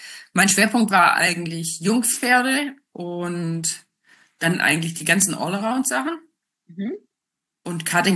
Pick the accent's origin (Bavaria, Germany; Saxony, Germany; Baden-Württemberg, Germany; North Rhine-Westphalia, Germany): Baden-Württemberg, Germany; Tübingen; born there; Ich bin 1963 in Tübingen geboren und hatte das Glück, dass sich neben meinem Elternhaus ein Pferdezüchter niedergelassen hat